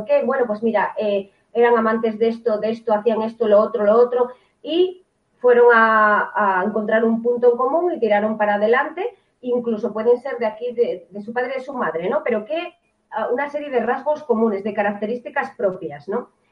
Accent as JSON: {"language": "Spanish", "region": "Asturias", "country": "Spain", "said": "yo de verdad como asturiano lo digo"}